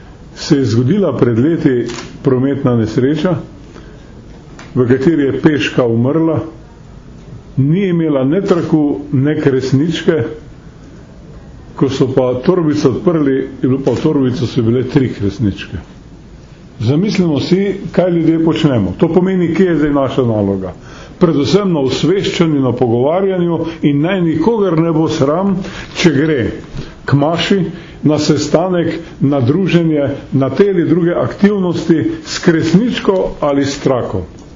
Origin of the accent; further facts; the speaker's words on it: Šalek Valley, Slovenia; Jaz izhajam iz Šaleške doline